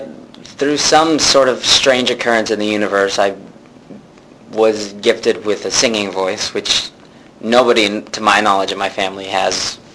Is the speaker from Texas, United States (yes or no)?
yes; Texas, United States; In Austin, it's this huge honor.